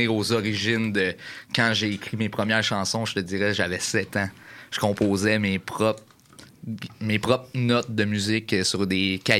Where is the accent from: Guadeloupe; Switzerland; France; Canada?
Canada; Berthierville, Quebec; Ouais, moi, je viens de Berthierville.